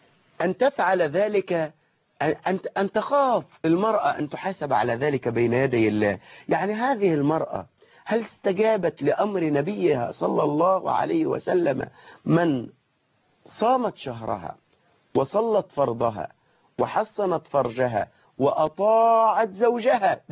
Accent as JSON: {"language": "Arabic", "country": "Egypt"}